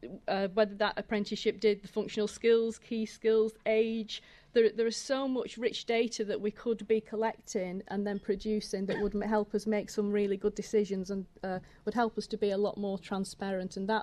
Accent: North West England, United Kingdom; Only that, as you'll know from my accent, I'm not from the East Midlands. I'm from Lancashire. I live near Skelmersdale

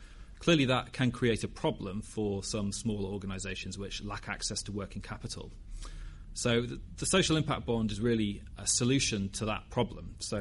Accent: Durham, North East England, United Kingdom; Special shout out to my hometown of Durham watching online.

